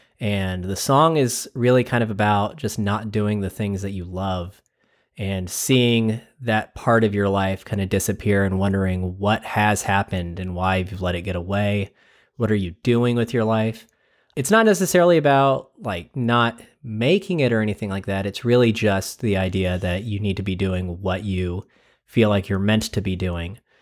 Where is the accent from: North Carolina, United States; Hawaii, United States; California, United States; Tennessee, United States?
California, United States; Long Beach; We're from Long Beach, California, and this song is